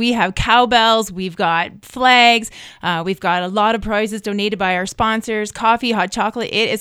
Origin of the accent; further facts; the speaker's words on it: Canmore, Alberta, Canada; As a child growing up in Cammore